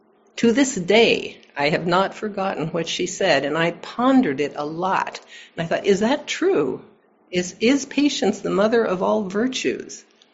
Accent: Minnesota, United States; born there; also born or lived in Bellingham / Montreal; I moved actually from Bellingham to Quebec, even though I was born in Minnesota. So I had been in I was living in Montreal then, and I'd been there for a couple of years.

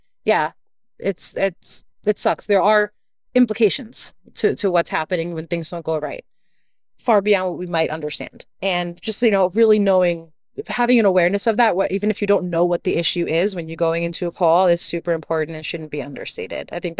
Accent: New York, United States; I'm from New York, so and I've got the Wall Street experience

